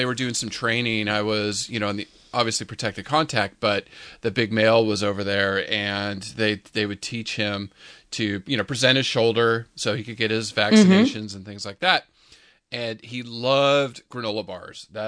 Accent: San Diego, California, United States; I remember growing up in San Diego, and the orangutan getting out of the exhibits there

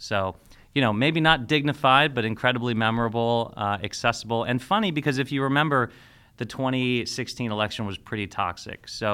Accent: Ohio, United States; My identity is that I'm an Ohioan, and I'm proud of the fact that I was born and raised in Ohio. I was educated in Ohio. I work now in Ohio.

